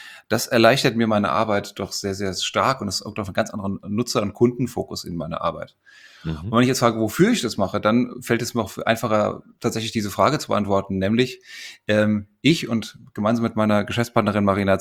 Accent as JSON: {"language": "German", "town": "Frankfurt", "region": "Hesse", "country": "Germany", "said": "als Frankfurter Bub, Gude."}